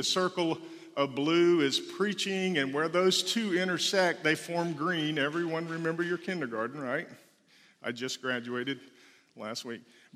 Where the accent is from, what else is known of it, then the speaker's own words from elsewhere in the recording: the South, United States; So you is you, and you, as we say down south, is y'all. Okay, I'm from the South.